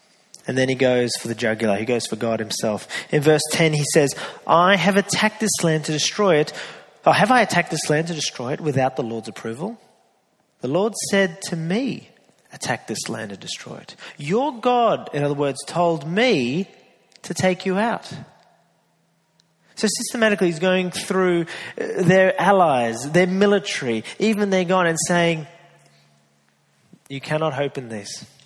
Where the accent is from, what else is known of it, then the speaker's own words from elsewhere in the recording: United Kingdom; You know, I don't cry that, I'm British.